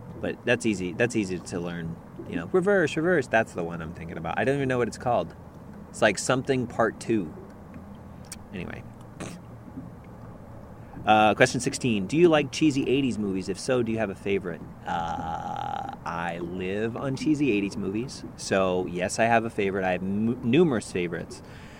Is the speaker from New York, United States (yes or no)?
no; Texas, United States; I grew up in Texas, so unashamed to admit, I knew the … of course I square danced and line danced as well.